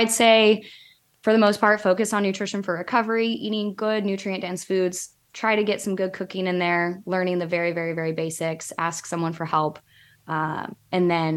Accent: Lincoln, Nebraska, United States; Well, honestly, I was born and raised in Lincoln. So my heart was always a University of Nebraska Lincoln girl.

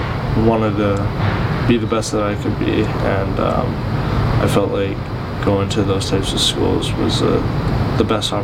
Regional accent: Edmonton, Alberta, Canada; I'm from Edmonton, Alberta.

